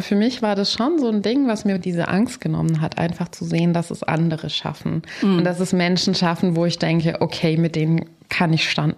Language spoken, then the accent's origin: German; Baden-Württemberg, Germany; Aber ich bin Schwabe. Ich weiß, man hört es nicht. Aber ich komme wirklich aus dem Piet Kong.